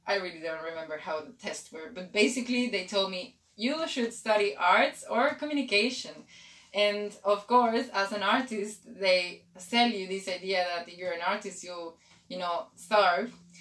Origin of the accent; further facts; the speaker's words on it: Mexico; English is a second language; I'm from Mexico. I am 27 years old. And I just arrived for doing the master program last semester.